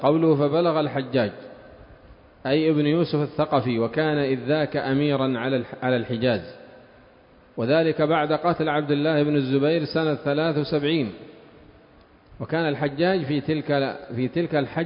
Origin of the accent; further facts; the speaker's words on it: Yemen; والآن ماذا عندنا في اليمن؟ القات، ما عندنا إلا القات